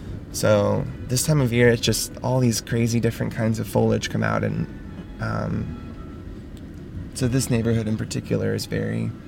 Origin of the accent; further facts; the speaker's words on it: the South, United States; I grew up in the South in the church as a gay person.